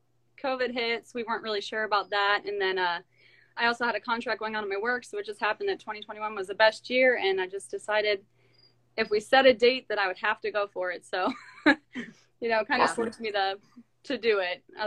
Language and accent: English; Columbus, Ohio, United States; And we are from Ohio, Columbus, Ohio.